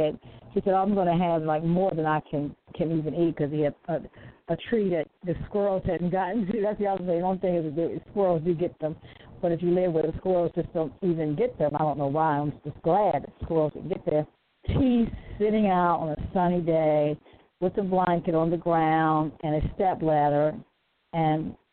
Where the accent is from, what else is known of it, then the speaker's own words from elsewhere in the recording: Baltimore, Maryland, United States; even though I'm from Baltimore and I felt like there wasn't enough